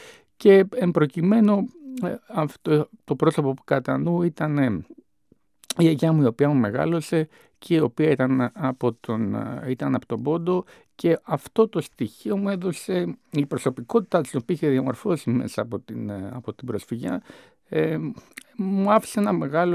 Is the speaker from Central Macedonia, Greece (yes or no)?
no; Athens, Attica, Greece; born there; γιατί γεννήθηκα στην Αθήνα